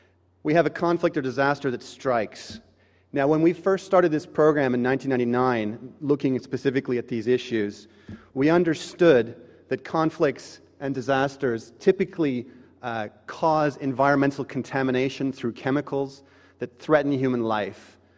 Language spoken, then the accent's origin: English; Canada; As was mentioned, I'm Canadian.